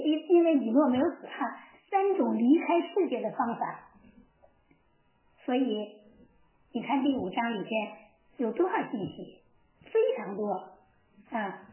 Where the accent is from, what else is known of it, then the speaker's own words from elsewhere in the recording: China; 就像我们中国人，你都熟悉三国演义，你都熟悉西游记啊，就这个意思。